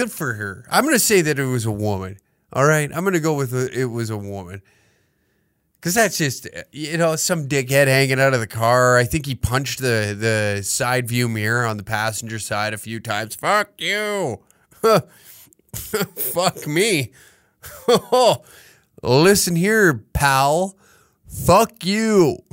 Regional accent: Canada; It's good being Canadian, eh? Looking at all the Americans having a great time, you know?

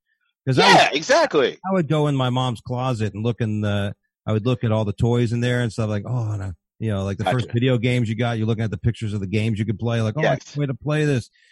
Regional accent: Florida, United States; also born or lived in New York; Being a Floridian, I was born in New York, but I didn't drive when I was five when I left.

